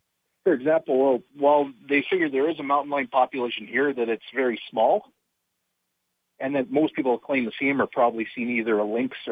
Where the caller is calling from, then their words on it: Canada; Hey, Brian … calling from Canada.